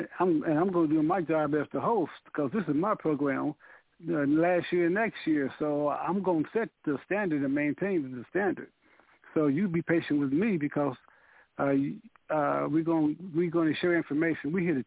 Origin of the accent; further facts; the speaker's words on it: United States; I can tell you all 12 months in the Gregorian calendar because I was raised in America.